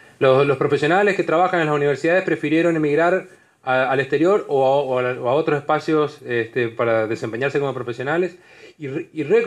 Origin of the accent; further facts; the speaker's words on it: Argentina; como argentinos y argentinas nos tocará hacer lo propio